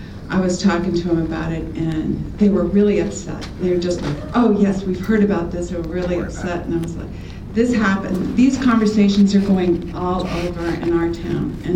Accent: Waldo, Maine, United States; So I'm from Waldo. And that's another town.

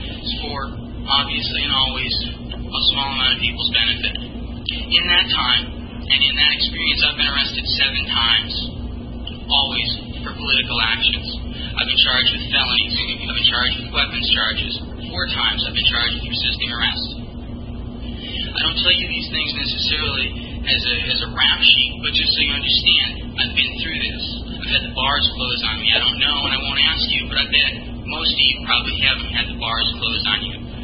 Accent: Appleton, Maine, United States; I was born and raised in Appleton in Knox County. I've spent all of my life, except for some travel around this country and in South America, in Knox and Waldo County. I spent 10 years in Lincolnville.

